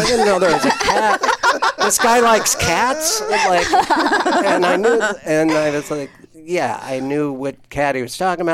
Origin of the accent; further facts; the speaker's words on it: Montana, United States; That's the reason I'm a comic is I grew up in Montana where there was fights all the time.